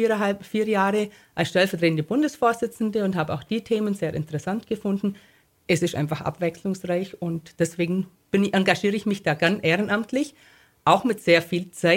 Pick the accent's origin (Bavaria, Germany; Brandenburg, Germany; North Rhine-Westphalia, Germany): Bavaria, Germany; Ich komme aus einem kleinen Dorf im Unterallgäu und bin schon als Jugendliche bei der katholischen Landjugendbewegung unterwegs gewesen.